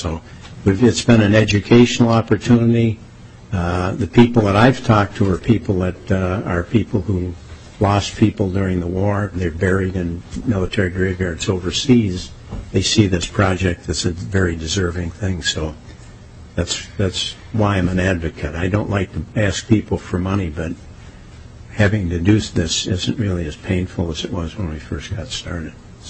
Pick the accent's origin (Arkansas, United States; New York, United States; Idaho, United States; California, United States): New York, United States; but I grew up in an area of upstate New York. I used to tell people I was from New York, and they used to look at me like, who is this guy? And it was rural, dairy farming, and so forth.